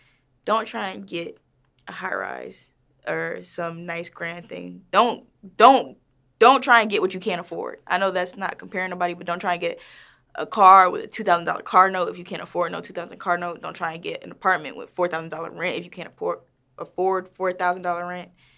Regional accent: Atlanta, Georgia, United States; also born or lived in Laurel, Maryland; I was raised, I want to say, halfway in Maryland, and then in sixth grade, I moved to Atlanta. So, like, raised Laurel, but really, like, grew up in Atlanta.

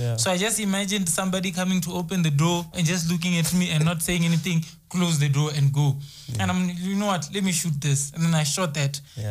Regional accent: Musina, Limpopo, South Africa; I'm from Musina. It's not a small town, but it's a small town. So, yeah, I'm turning 26 this year.

